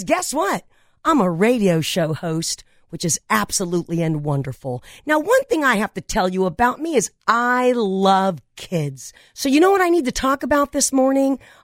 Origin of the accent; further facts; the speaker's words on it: Granada Hills, California, United States; Now, when I was a kid growing up on Goya Street in Granada Hills, I played baseball every day in the sandlot across the street from my house